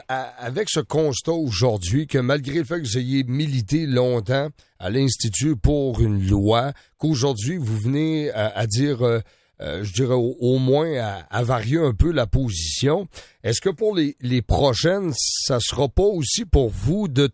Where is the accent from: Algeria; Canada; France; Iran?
Canada; Sherbrooke, Quebec; Ben chez nous, à Sherbrooke, c'est obligatoire pour les jeunesses.